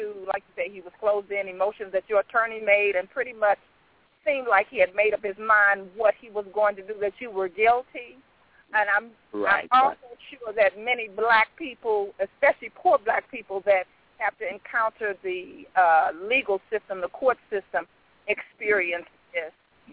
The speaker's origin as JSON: {"language": "English", "town": "St. Louis", "region": "Missouri", "country": "United States", "said": "I'm from St. Louis."}